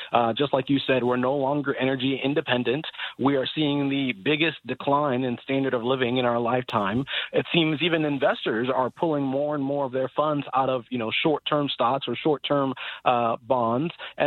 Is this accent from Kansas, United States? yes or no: yes; Kansas, United States; You know, as an example, I'm from Kansas. I'm from the Midwest.